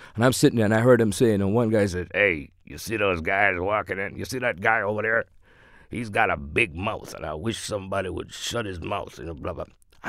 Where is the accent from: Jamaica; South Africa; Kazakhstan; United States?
Jamaica; Kingston; I saw local boxing in my hometown of Kingston, Jamaica